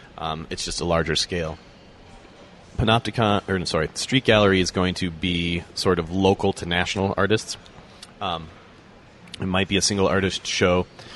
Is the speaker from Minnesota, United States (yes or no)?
yes; Minnesota, United States; You know, I came from Minnesota and I was a performer once upon a time